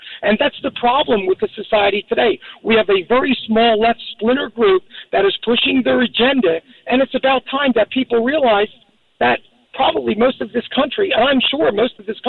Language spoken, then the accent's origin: English; Philadelphia, Pennsylvania, United States; Well, I'm from the Philadelphia area